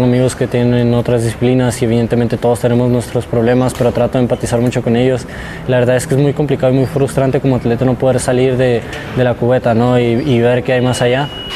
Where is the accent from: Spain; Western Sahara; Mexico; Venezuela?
Mexico; pues somos mexicanos y no por eso vamos a ser menos ni nada.